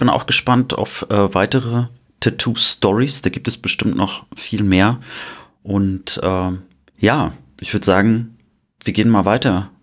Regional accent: West Germany, Germany; Ich bin Wessi durch und durch.

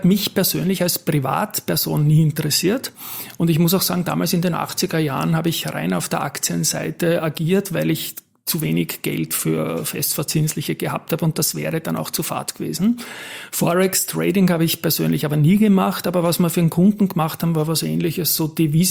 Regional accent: Vienna, Austria; Das war eine halbe Weltreise mit Maut, sogar als Wiener.

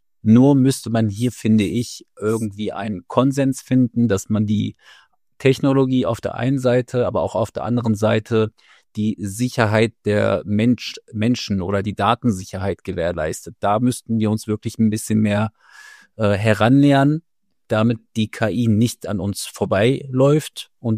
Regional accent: Osterode am Harz, Lower Saxony, Germany; tatsächlich bin ich ursprünglich aus dem Harz, aus Osterode am Harz.

